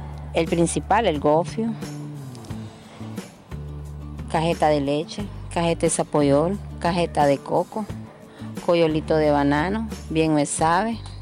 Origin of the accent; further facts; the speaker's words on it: Chinandega, Nicaragua; soy del departamento de Chinandega, Colonia Roberto González, del Colegio Igmao, 3 y media al sur.